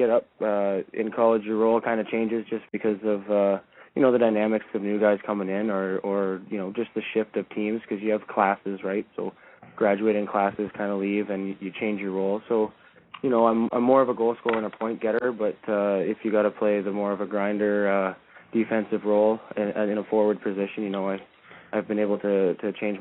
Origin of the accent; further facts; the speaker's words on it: Peterborough, Ontario, Canada; I started when I was 8 years old here in Peterborough, my hometown, born and raised, still living here to date, actually.